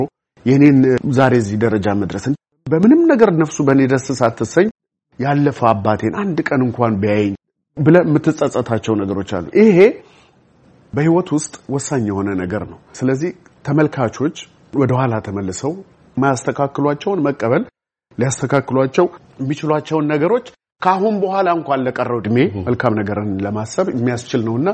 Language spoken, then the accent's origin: Amharic; Harar, Harari Region, Ethiopia; እንግዲህ እኔ ተወልጄ ያደግኩት ሀረር ነው።